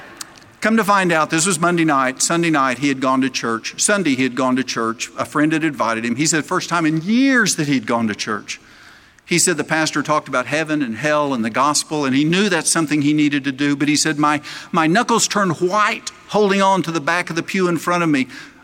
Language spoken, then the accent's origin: English; Oklahoma, United States; I'm a kid from Oklahoma, here in Fort Lauderdale. It's a little different culture.